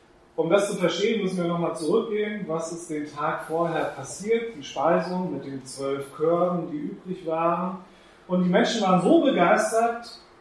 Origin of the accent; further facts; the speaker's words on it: Schleswig-Holstein, Germany; Das ist nicht so wie bei uns in Schleswig-Holstein, dann geht man eben einmal außen um den See drumherum.